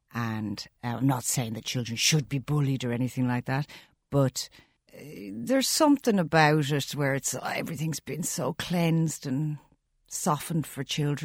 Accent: Arklow, County Wicklow, Ireland; And I'm from Arklow. And Arklow was a very wealthy place.

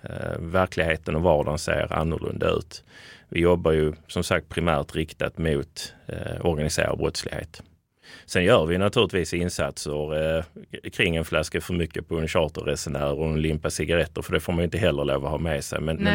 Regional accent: Skåne, Sweden; Jag är en glad skåning i mina bästa år

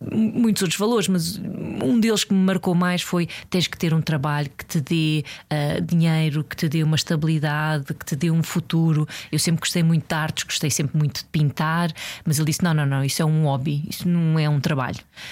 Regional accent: Sintra, Lisbon, Portugal; born there; Eu nasci na linha de Sintra, na Serra das Minas. Venho de uma família humilde.

